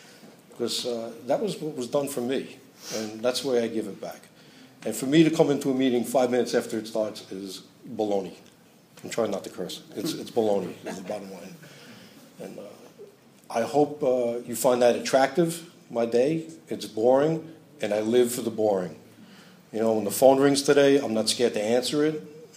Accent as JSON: {"language": "English", "town": "Brooklyn", "region": "New York", "country": "United States", "accent": "Brooklyn", "said": "If you don't understand my Brooklyn accent, sorry."}